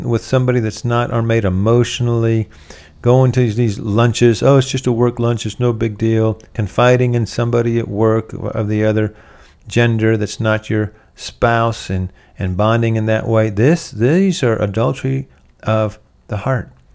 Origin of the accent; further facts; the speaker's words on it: the South, United States; I'm from the South, so it was pretty rare.